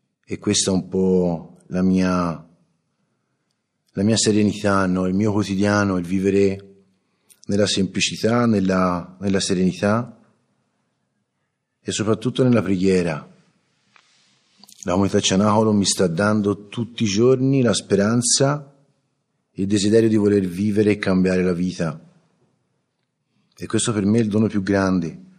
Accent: Florence, Tuscany, Italy; ho 41 anni e vengo da Firenze

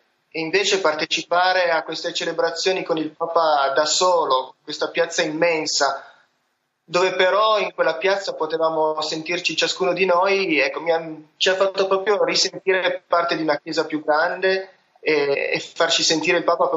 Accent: Reano, Piedmont, Italy; Siamo di Reano, in provincia di Torino, siamo sposati da 10 anni

